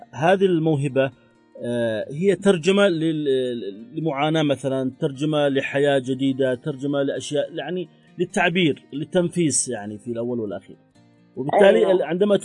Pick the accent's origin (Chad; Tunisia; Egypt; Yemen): Yemen; هل هناك معاهد أو جامعات متخصصة عندنا في اليمن في هذا الموضوع